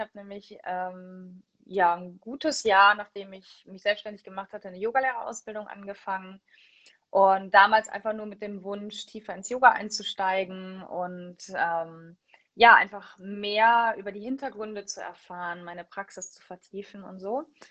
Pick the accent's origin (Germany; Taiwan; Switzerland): Germany; Cologne, North Rhine-Westphalia; Ja, wo ich herkomme, das ist in Köln. Also ich lebe in Köln am Stadtrand.